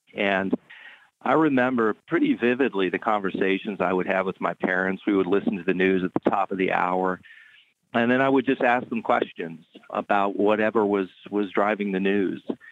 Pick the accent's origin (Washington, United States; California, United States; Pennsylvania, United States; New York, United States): Washington, United States; Richland; also born or lived in Dallas, United States; I was born in Dallas, but grew up in Washington State, a city called Richland, which is on the east side of the state, and went to University of Washington